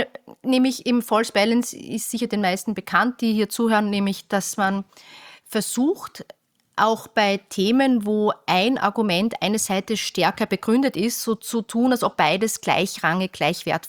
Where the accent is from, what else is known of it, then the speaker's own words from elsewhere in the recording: Austria; Genau. Und da muss ich sagen, ich bin ja Österreicherin.